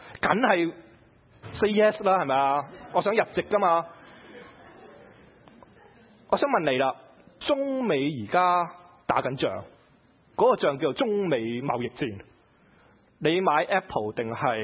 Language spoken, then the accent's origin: Cantonese; Hong Kong; 我喺香港出世，我係一個中國人，但係我喺英國殖民地俾英國湊大嘅。我慶祝，我要慶祝兩個地方嘅假期，英女王壽辰、國父孫中山，我都係會慶祝放假。我母語係講廣東話。